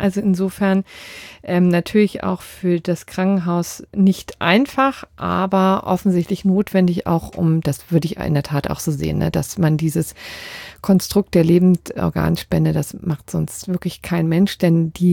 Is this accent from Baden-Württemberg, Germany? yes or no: no; Berlin, Germany; zu meiner Heimatstadt Berlin